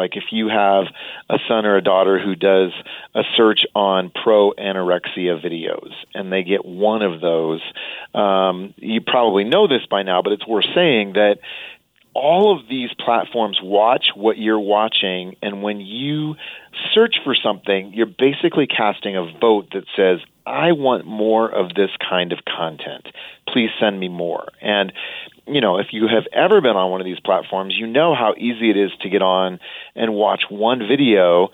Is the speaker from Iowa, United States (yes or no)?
yes; Iowa, United States; I grew up in Iowa, and you go to the state fair, and you would often get cotton candy.